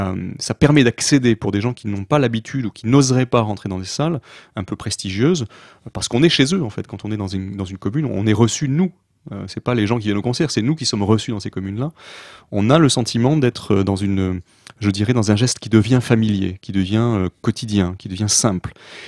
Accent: Paris, Île-de-France, France; Et je suis parisien, j'habite Paris, enfin Montreuil plus exactement, mais donc je vais beaucoup aux concerts à Paris.

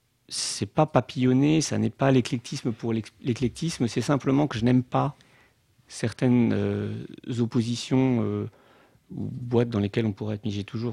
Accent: Strasbourg, Grand Est, France; Je suis originaire de Strasbourg et c'est une ville

